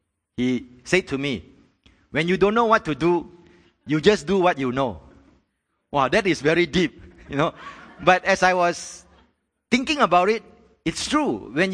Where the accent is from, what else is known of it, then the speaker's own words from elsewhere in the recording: Malaysia; because I'm a Malaysian and I'm preaching to Malaysian